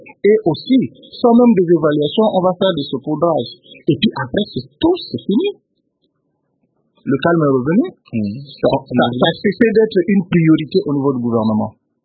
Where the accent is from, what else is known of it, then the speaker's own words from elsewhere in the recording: DR Congo; je suis de ce pays, je suis congolais de ce pays